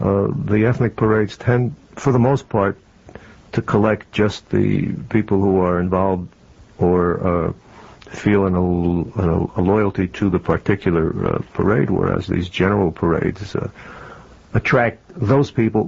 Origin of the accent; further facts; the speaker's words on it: Bronx, New York, United States; also born or lived in Manhattan; I was born in New York, bred in New York, grew up in New York, educated in New York, and left New York for a very long trip to the Far East